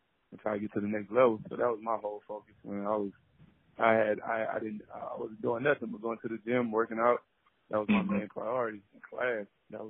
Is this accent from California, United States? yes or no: no; Houston, Texas, United States; it was a culture shock for me because I was coming from Houston, big city.